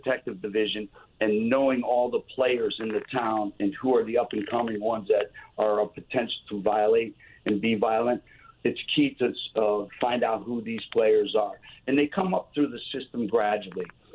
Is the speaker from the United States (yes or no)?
yes; Shelton, United States; I was raised here in Shelton. My family was from Shelton. I was a 1981 Shelton High School graduate.